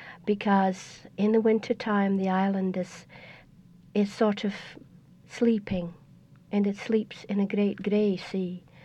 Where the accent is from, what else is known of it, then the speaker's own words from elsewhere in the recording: Scotland, United Kingdom; moved away as an adult; also born or lived in Outer Hebrides; Well, I was born there, and I grew up in Scotland, and I left there when I was about 18.